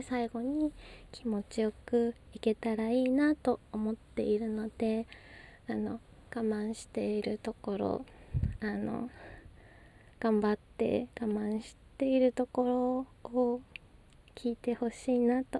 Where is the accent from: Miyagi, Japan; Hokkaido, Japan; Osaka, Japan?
Miyagi, Japan; 出身地は宮城県です。